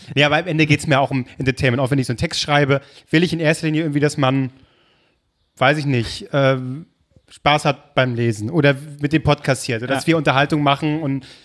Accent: Berlin, Germany; ich bin aus Berlin.

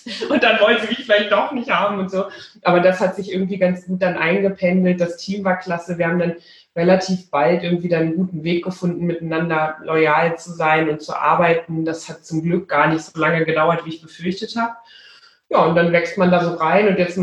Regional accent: Rhineland, Germany; born there; Ich bin ja zu allem Überfluss auch noch zur Hälfte, wenn nicht ganz Rheinländerin, also ich bin im Rheinland geboren

